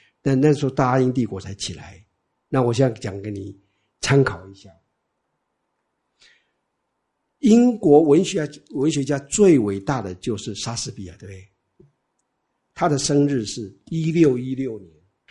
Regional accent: China; 那我们中国人就不是了，我们中国就安土乐业啊

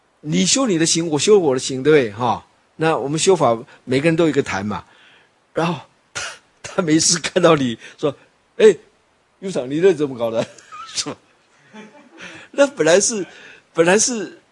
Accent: Taiwan; 但是我们台湾人或是老中啊都一样，你只要把你的家门口打开

